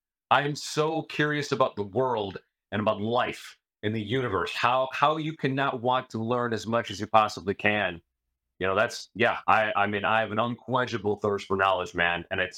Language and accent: English; Chicago, Illinois, United States; now in Los Angeles, United States; I'm from Chicago. I'm used to weather. They don't get that out here. I've never even seen rain this heavy back in Chicago.